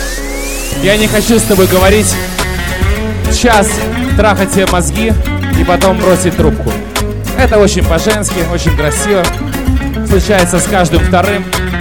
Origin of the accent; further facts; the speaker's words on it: Kyiv, Kyiv City, Ukraine; И работаю я, астербайтер из Киева.